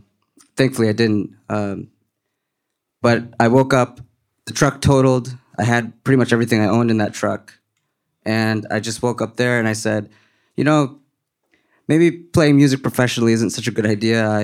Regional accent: Ithaca, New York, United States; now in San Antonio, United States; yes, I can make my home here in San Antonio or back in my hometown in Ithaca

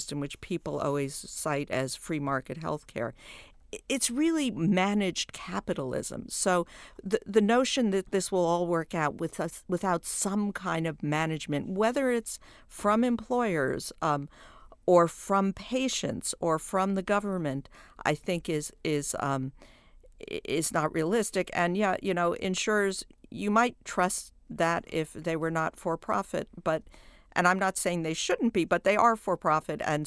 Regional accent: New York, United States; I'm from New York, where there are three or four really great hospital systems.

